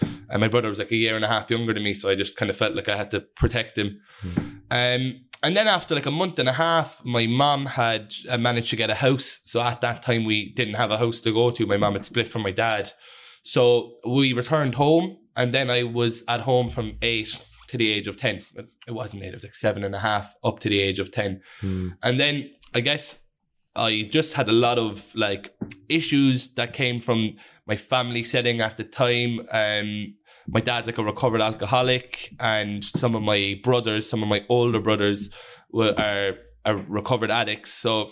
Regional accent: Cork, Munster, Ireland; So I'm from the Glen. I'm born 6th of May 1999, so I'm 22 years of age. I grew up in a house in the Glen in an estate called Mangerton Close.

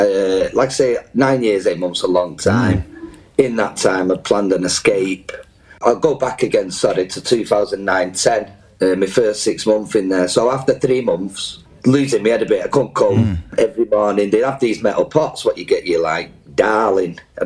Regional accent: United Kingdom; But me, in my naivety for, you know, we're British, we're powerful, they'll get me out, you know.

